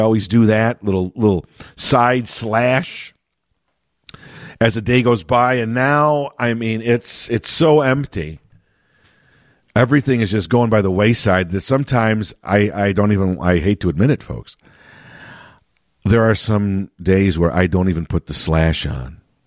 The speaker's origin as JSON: {"language": "English", "town": "Chicago", "region": "Illinois", "country": "United States", "tie": "born or raised there", "said": "including my hometown here of Chicago"}